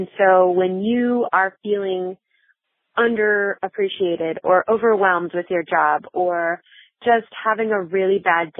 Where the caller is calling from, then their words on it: Pennsylvania, United States; from Pennsylvania